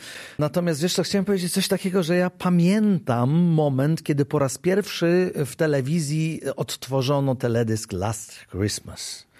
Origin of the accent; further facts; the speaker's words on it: Świętokrzyskie Voivodeship, Poland; A ja z Gór Świętokrzyskich wszystkich